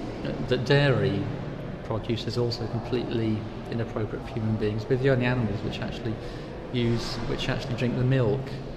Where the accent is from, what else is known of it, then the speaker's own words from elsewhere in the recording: Brighton, South East England, United Kingdom; I mean, I'm from Brighton and she didn't even ask me about it.